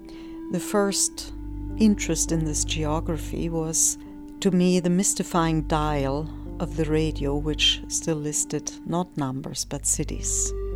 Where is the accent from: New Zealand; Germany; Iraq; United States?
Germany; I was born in 1945 in Germany.